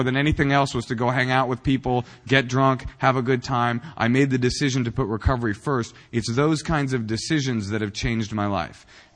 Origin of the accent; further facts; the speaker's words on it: the South, United States; accent: southern; My southern accent and my sagging pants, and I'd be in the back and I'd be talking.